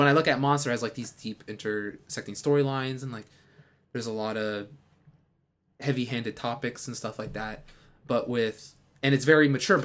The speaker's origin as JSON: {"language": "English", "region": "Texas", "country": "United States", "said": "This is literally the coldest venue we've ever played because we're from Texas."}